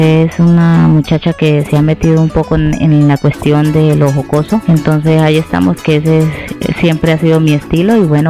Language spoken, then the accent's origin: Spanish; Maní, Casanare, Colombia; born there; now in Villavicencio, Colombia; es una mujer casanareña. Yo nací en Maní, Casanare, radicada acá en Villavicencio hace ya más de 24 años, que me radiqué aquí en el Meta.